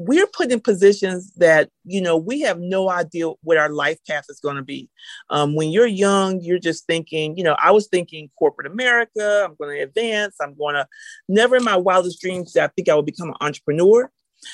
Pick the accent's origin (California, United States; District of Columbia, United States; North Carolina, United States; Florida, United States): Florida, United States; Oviedo; So I'm from a little town in Florida called Oviedo. It's a kind of a, you know, it's a little country town outside of Orlando, Florida.